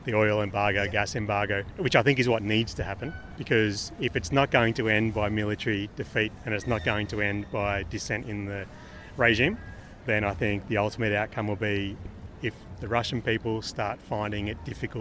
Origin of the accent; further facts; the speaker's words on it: Australia; They weren't that interested in speaking to an Australian.